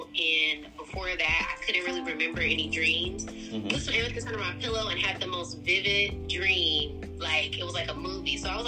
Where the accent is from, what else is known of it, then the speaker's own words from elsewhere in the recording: Richmond, California, United States; So, I am from Richmond, California, Bay Area, California, the Bay Area, Oakland, San Francisco.